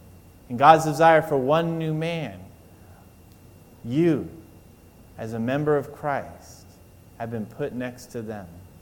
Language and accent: English; California, United States; now in Michigan, United States; I moved from Southern California. I feel cold. I'm in Michigan. There's snow now. I never experienced that.